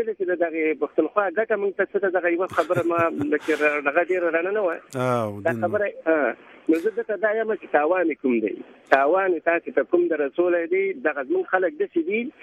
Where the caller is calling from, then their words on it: Saudi Arabia; زه په سعودي عربستان کې یم